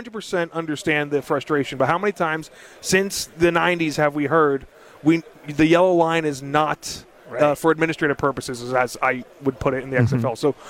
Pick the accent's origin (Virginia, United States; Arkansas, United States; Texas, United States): Texas, United States; Southlake; Even before that, I grew up in Texas.